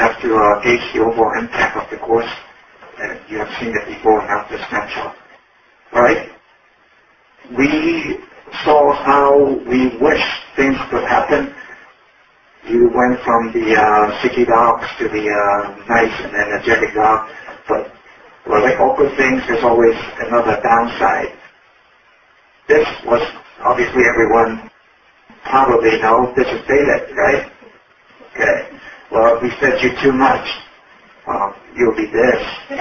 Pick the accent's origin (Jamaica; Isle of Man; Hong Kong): Hong Kong; born there; also born or lived in Canada / United Kingdom; Actually, I was born in Hong Kong.